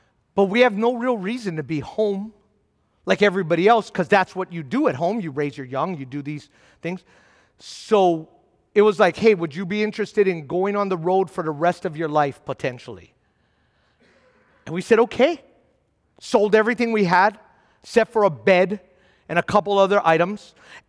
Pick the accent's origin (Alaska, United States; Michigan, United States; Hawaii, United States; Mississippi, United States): Hawaii, United States; Waipahu; also born or lived in Kailua; I'm born and raised in Hawaii. First in Kailua for the first 8 years, and then Waipahu after that.